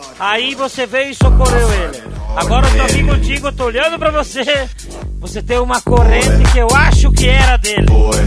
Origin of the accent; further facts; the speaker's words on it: Planalto, Santa Catarina, Brazil; são lá de Planalto, Santa Catarina, aonde eu me criei, uma parte da minha vida foi lá.